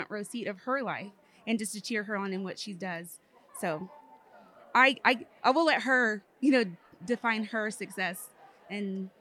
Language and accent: English; Texas, United States; I'm from Texas.